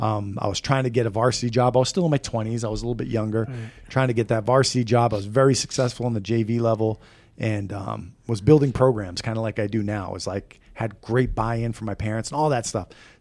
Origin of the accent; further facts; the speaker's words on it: Massachusetts, United States; I said I'm a coach from Massachusetts, and I didn't really know the whole Philly thing.